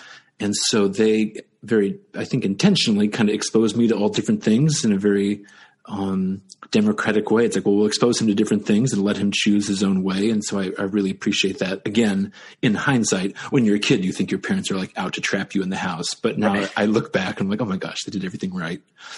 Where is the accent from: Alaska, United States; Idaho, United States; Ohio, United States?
Ohio, United States; Well, look, I'm from the Midwest